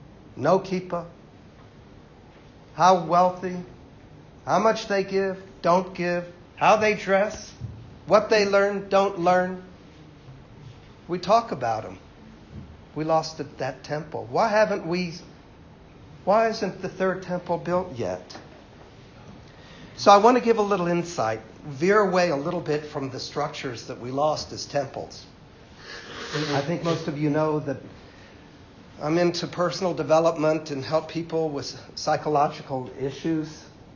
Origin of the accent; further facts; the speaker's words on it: Waco, Texas, United States; I come from a family from Waco, Texas, that had to leave the Ukraine in 1904 because of the pogroms.